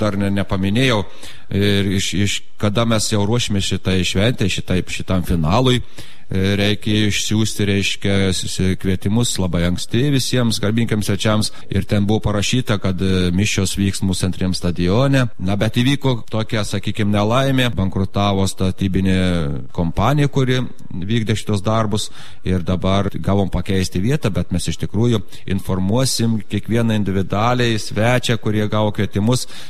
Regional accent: Samogitia, Lithuania; žemaičiai, mes esam kantrus

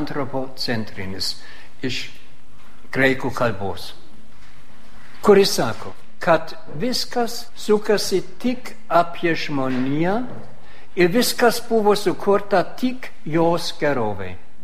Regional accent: Germany; Lithuanian is a second language; aš esu vokietis

